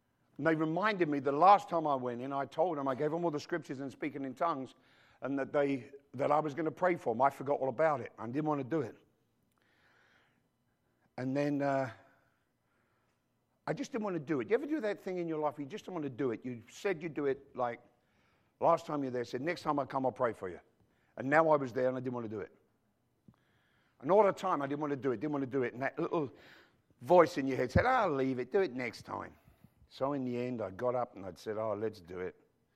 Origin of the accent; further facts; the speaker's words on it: England, United Kingdom; I'm English